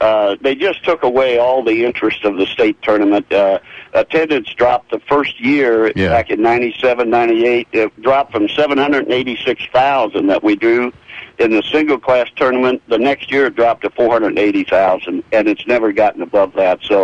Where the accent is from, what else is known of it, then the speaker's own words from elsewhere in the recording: Pierceville, Indiana, United States; I'm really from Pierceville, Indiana. We had about 70 people in our hometown.